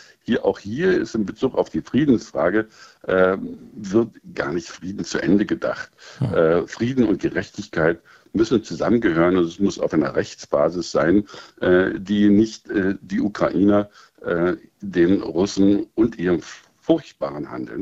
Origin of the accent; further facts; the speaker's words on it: East Germany, Germany; Wir sind als Ostdeutsche, wenn man die Strukturen ansieht, selbstbewusst und aufrecht in die deutsche Einheit gegangen